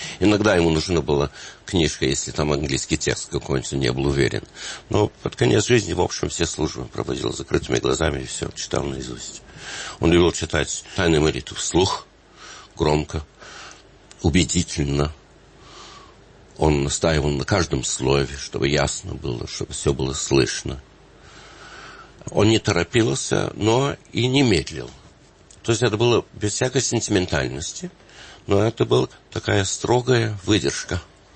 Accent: Moscow, Russia; конечно, я из Москвы, а она зарубежная, до нашего брака

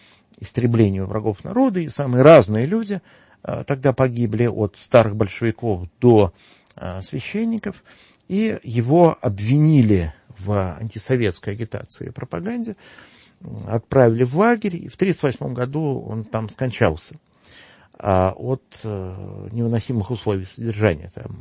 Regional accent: Severomorsk, Murmansk Oblast, Russia; в городе, где я вырос, в Североморске

